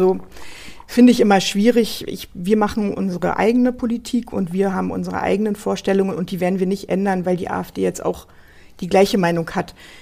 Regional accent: Berlin, Germany; tatsächlich im Krankenhaus Kaulsdorf geboren. Das liegt im schönen Bezirk Marzahn-Hellersdorf. Bin dann in Lichtenberg gegenüber vom Tierpark aufgewachsen bis zu meinem 10. Lebensjahr.

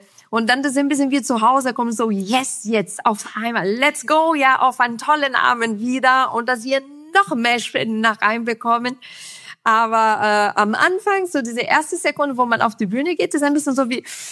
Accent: Brazil; Ich als Brasilianerin, forget it.

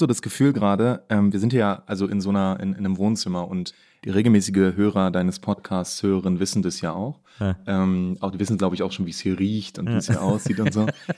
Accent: Berlin, Germany; ist mir so als Berliner echt suspicious.

